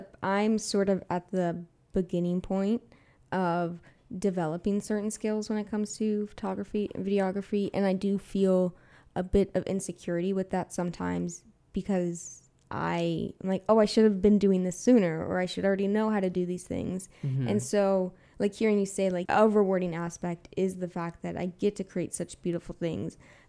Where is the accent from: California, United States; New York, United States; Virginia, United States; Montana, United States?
Virginia, United States; I'm from Northern Virginia in a very suburb and very urban area.